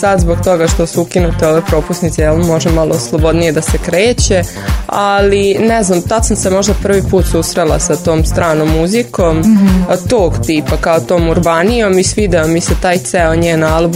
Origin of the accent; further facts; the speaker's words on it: Loznica, Šumadija and Western Serbia, Serbia; now in Novi Sad, Serbia; ja sam iz Loznice, živim ovdje u Novom Sadu